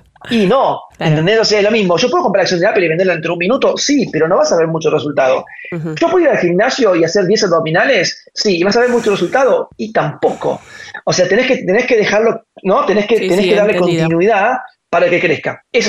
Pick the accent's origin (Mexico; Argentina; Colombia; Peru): Argentina; yo soy pro Argentina, ¿sí? Yo viví en el exterior y volví a Argentina porque quiero este país, quiero trabajar acá, quiero generar riqueza acá en Argentina.